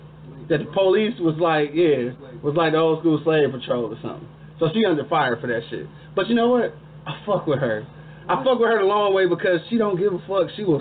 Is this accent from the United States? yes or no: yes; Detroit, Michigan, United States; I want to see a Detroit movie, not just because I'm from Detroit, but I kind of want to do some fact-checking.